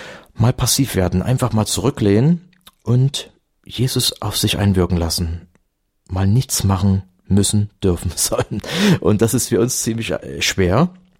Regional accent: Dresden, Saxony, Germany; Zum Beispiel jetzt Leipzig, Dresden, wo ich herkomme, fast jeden Tag, jede Woche Demonstrationen, Gegendemonstrationen.

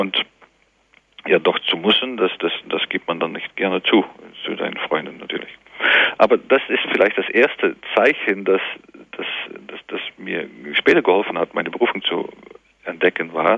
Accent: Eindhoven, North Brabant, Netherlands; born there; German is a second language; an der Technischen Uni in Eindhoven, wo ich geboren bin

